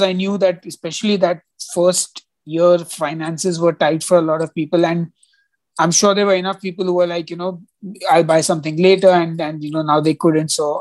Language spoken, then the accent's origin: English; India; as an Indian citizen, I cannot crowdfund on Kickstarter, nor can I use Indiegogo.